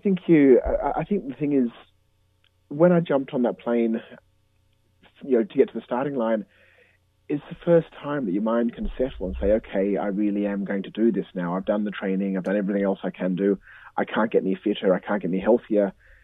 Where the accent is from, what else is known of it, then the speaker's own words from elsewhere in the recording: Sydney, New South Wales, Australia; now in Hong Kong; Because growing up in Sydney and living in Hong Kong, it doesn't snow here.